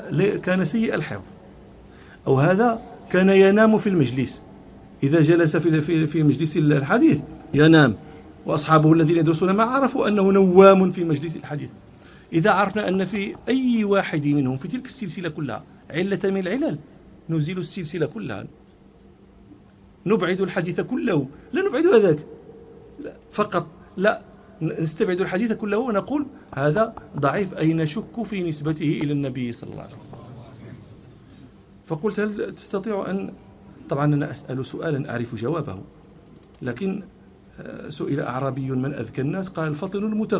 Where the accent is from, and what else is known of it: Morocco